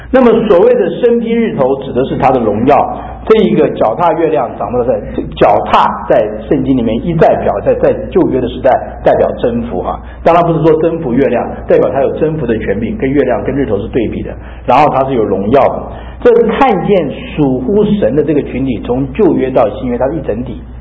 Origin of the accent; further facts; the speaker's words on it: China; 我们中国人